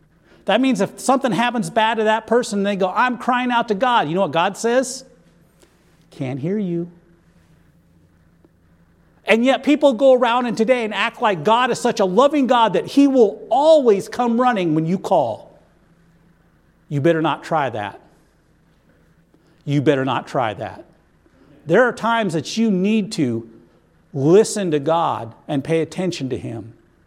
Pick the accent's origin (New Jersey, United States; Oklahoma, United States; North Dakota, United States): North Dakota, United States; now in Seattle, United States; I grew up in North Dakota, so how would I? We didn't really have that kind of a problem. See, I didn't understand back then when we moved out here, Seattle was not the Emerald City, it was the Queen City.